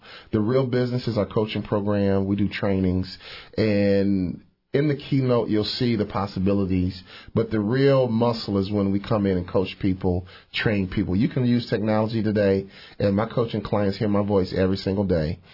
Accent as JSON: {"language": "English", "town": "Chicago", "region": "Illinois", "country": "United States", "tie": "born or raised there", "said": "even though I grew up in Chicago, the hotbed of, you know, high school basketball, it still was a journey."}